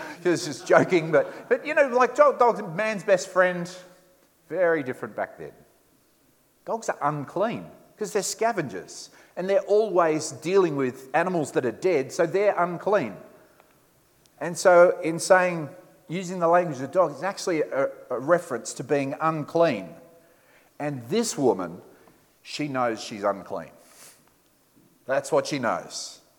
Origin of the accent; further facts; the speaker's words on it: Sydney, New South Wales, Australia; I'm from Sydney. Family's there. I've got a brother who lives in Sydney.